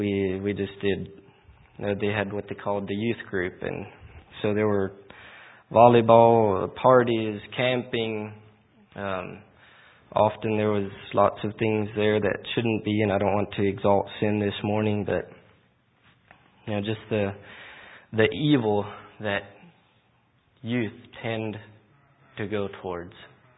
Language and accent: English; Missouri, United States; moved away as an adult; I grew up in Missouri. I was there until I was 19 years old.